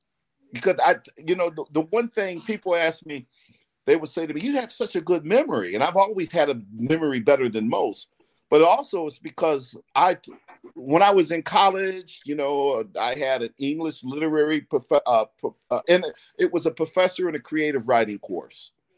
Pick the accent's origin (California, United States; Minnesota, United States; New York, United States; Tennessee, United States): New York, United States; Syracuse; also born or lived in Akron, Ohio; I was born in Akron, Ohio, and then we spirited away in the night during the day, and we ended up in Syracuse, New York. So that's where I grew up